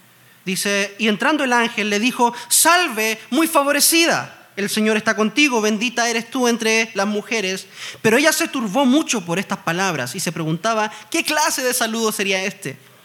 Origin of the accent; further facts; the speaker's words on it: Chile; Mientras tanto, en mi país, Chile, hay pastores muertos de miedo de abrir la iglesia.